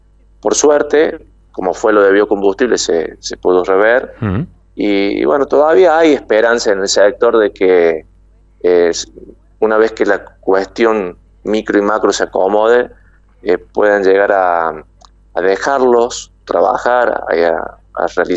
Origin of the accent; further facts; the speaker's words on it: Argentina; somos todos argentinos.